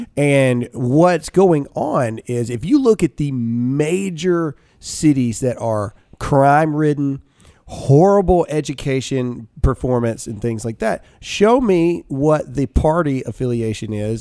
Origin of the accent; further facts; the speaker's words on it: Mississippi, United States; me and Alyssa were born and raised in Mississippi.